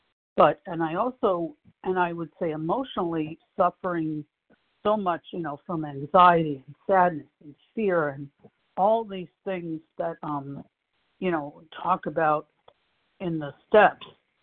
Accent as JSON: {"language": "English", "town": "Passaic", "region": "New Jersey", "country": "United States", "lives_now": "Boca Raton, United States", "said": "I'm from Passaic, New Jersey. Right now I'm living in Boca Raton, Florida."}